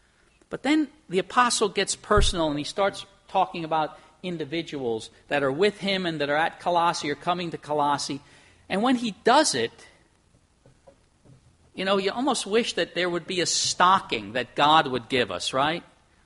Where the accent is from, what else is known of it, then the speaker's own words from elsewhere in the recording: Northeast, United States; A lot of it's nostalgia, growing up in the Northeast with snow and, you know, our distinct seasons.